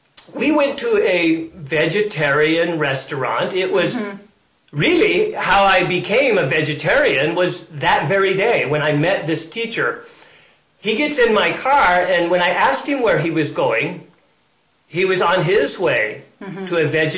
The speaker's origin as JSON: {"language": "English", "town": "San Diego", "region": "California", "country": "United States", "tie": "born or raised there", "said": "Growing up in San Diego, I was what was called a surfer boy."}